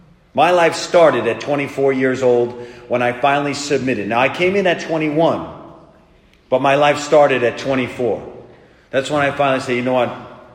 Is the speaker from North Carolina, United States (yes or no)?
no; Long Island, New York, United States; I didn't come out of Long Island and get involved with drugs